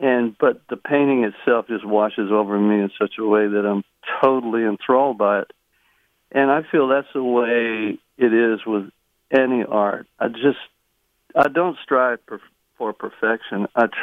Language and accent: English; Houston, Texas, United States; I was born in Houston. Okay. I lived the first 15 years of my life in the third ward of Houston, and then along the Houston Ship Channel, in the working mm-hmm. class area of Houston called Jacinto City.